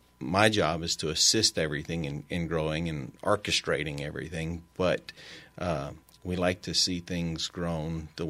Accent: United States; I grew up between Hathaway and Jennings.

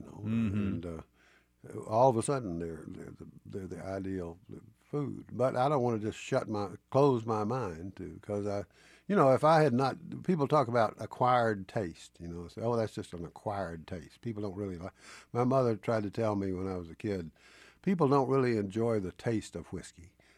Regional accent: Decatur, Georgia, United States; last night in a family-style restaurant in Decatur, Georgia, my hometown

